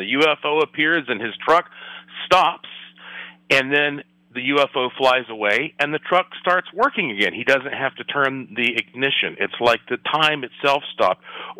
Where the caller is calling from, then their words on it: Las Vegas, Nevada, United States; And, of course, I'm joining you from Las Vegas, Nevada.